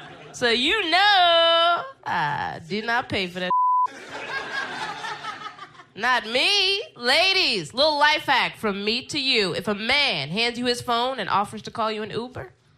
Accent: Philadelphia, Pennsylvania, United States; now in New York, United States; But now I'm in New York. I've been in New York about 4 years. I'm originally from Philly.

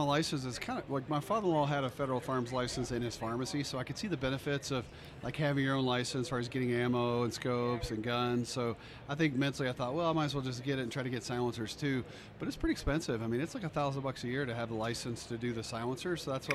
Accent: North Carolina, United States; also born or lived in Alabama / Georgia; I grew up in the Southeast. Okay. Yeah, so I was born in Alabama, then Georgia, then mostly North Carolina.

